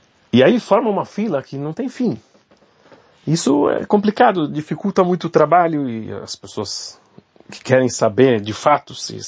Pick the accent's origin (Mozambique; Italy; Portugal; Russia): Russia; Portuguese is a second language; Mas eu vim da Rússia e durante muitos anos nós não podíamos sequer mencionar as palavras Arbata Minim, quatro espécies.